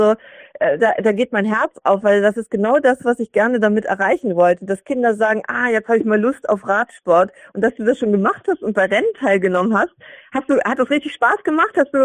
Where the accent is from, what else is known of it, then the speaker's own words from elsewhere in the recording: Hamburg, Germany; ich bin ja aus Hamburg und ich war 2-mal deutsche Jugendmeisterin im Handball.